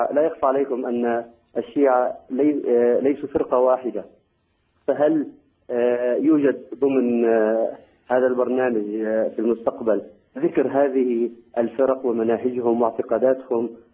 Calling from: Denmark; من الدنمارك.

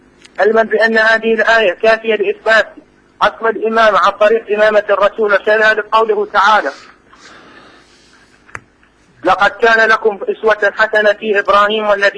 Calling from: Iraq; لا من العراق.

